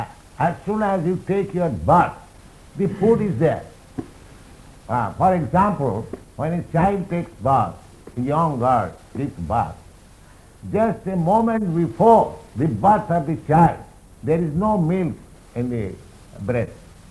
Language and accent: English; India; English is a second language; You are thinking more intimate relationship with him, and because I am Indian, he may not think more in such intimacy